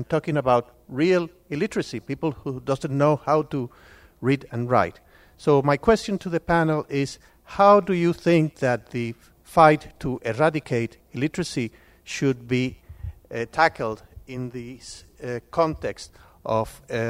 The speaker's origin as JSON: {"language": "English", "country": "Cuba", "said": "from Cuba."}